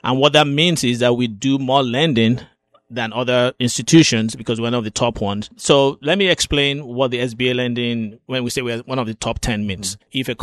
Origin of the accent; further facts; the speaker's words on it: Nigeria; now in United States